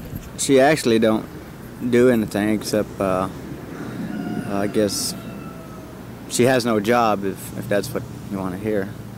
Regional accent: Brighton Reservation, Florida, United States; Well, when I was 12 years old, growing up in Brighton Reservation, we had a 4-H club made up of all the Indians.

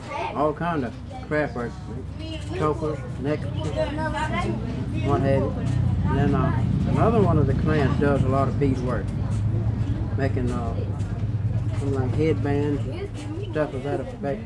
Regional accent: United States; born there; I was born up in Monroe County up at U Rock.

